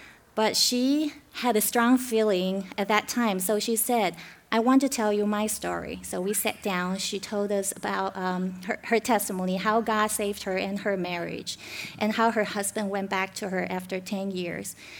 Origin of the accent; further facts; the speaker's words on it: Taiwan; Yeah, I was born in Taiwan, grew up there.